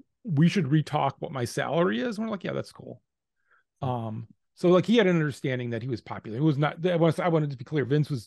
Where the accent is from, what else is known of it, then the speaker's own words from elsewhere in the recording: Cleveland, Ohio, United States; it was about bringing a character that we knew from growing up in Cleveland of like, there's this guy, Joe, we worked with.